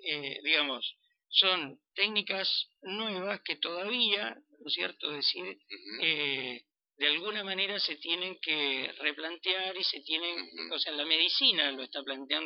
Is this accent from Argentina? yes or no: yes; Argentina; Y yo creo que nosotros como argentinos es el tiempo de empezar a pensar